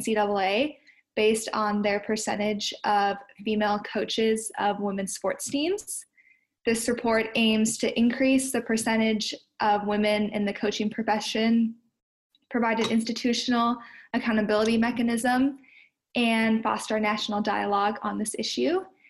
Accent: St. Paul, Minnesota, United States; I'm from St. Paul, Minnesota.

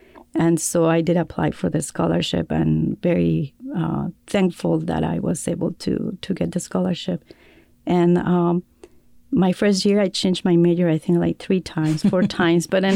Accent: Mexico; English is a second language; you hear an accent. I told you I was from Mexico and I'm an immigrant.

